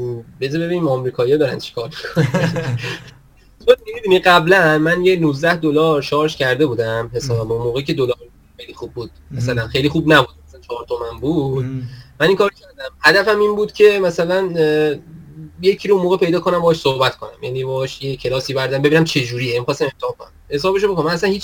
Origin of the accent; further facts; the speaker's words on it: Iran; چون ما ایرانی هستیم.